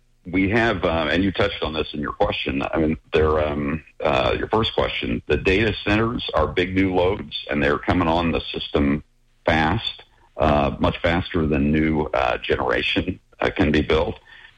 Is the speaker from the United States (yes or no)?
yes; Missouri, United States; I grew up in Northwest Missouri, actually listening to one of your affiliate stations, KFEQ, in St. Joe, Missouri.